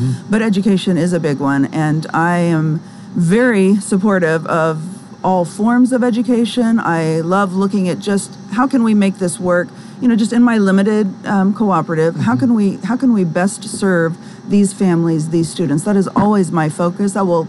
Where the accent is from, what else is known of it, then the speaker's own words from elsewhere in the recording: Norman, Oklahoma, United States; born there; Well, I was born in Oklahoma, born in Norman